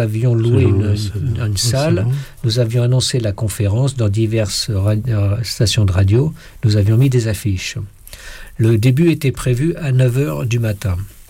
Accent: Switzerland; Chez nous en Suisse, on peut avoir jusqu'à 15 minutes de retard, c'est acceptable.

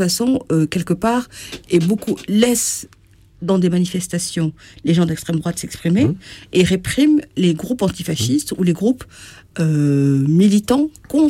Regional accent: Guinea; La Guinée, capitale Conakry.

